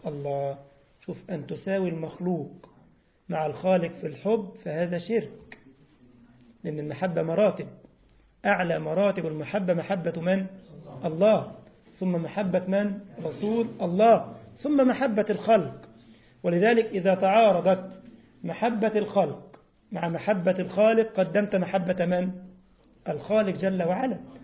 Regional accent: Egypt; يعني كان يقولوها دعابة كده عندنا في مصر في وجه إبلي. واحد بيقول له واحد من وجه إبلي بلدياتنا

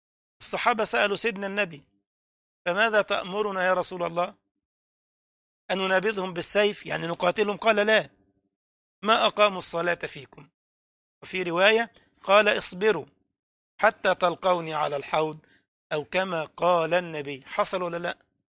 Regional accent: Egypt; وكان عندنا في مصر إلى عهود قريبة سلالة العلويين

